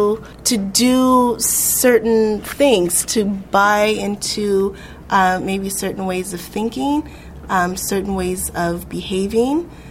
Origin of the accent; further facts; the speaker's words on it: California, United States; I grew up in Southern California.